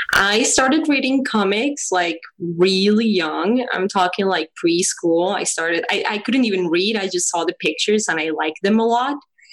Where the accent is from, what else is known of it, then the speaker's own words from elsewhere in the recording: Mexico; I grew up in Mexico.